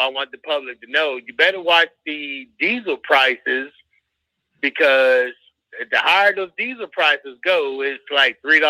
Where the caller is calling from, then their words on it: Texas, United States; from Texas.